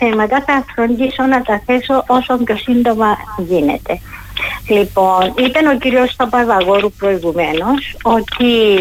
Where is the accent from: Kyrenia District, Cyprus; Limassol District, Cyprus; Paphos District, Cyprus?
Limassol District, Cyprus; Vasa; εγώ είμαι από τη Βάσαν, ήμουν στη Βάσαν την τραγική ημέρα.